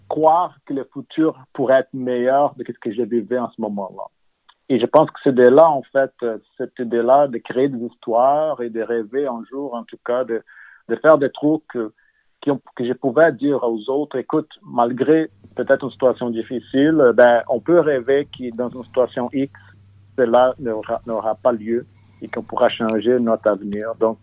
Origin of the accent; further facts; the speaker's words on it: São Paulo, Brazil; moi je viens de São Paulo, donc auparavant, São Paulo, c'est une ville qui reçoit du monde, surtout du Brésil entier, mais aussi de l'extérieur. Donc, c'est très cosmopolite. Et moi, je suis né là-bas.